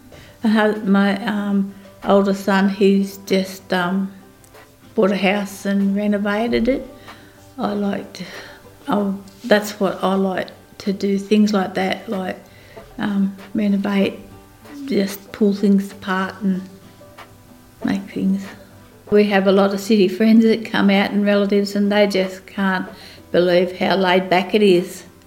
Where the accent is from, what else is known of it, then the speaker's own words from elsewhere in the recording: Bogan Gate, New South Wales, Australia; now in Quambone, Australia; Live in a small country town called Quambone. I was born in Grafton. Grew up in Bogan Gate in New South Wales. I got married at Tullamore and moved to Quambone.